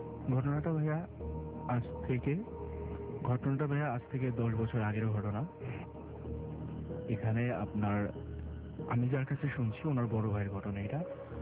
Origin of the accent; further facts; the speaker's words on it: Dhaka, Dhaka Division, Bangladesh; আমি ঢাকা মহাখালী থেকে আসছি আমার হোম টাউন এই বোনাইতে